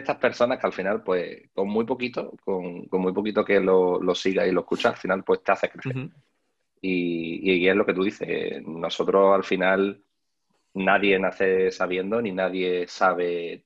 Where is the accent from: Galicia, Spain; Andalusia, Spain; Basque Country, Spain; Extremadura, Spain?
Andalusia, Spain; Cádiz; para los que todavía no me conozcan, y yo soy un chaval de Cádiz